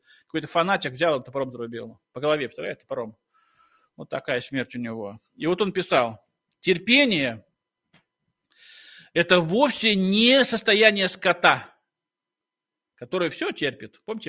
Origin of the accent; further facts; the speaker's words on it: Siberia, Russia; Ну и мы так тоже сибиряки. Мы очень терпеливы, правда?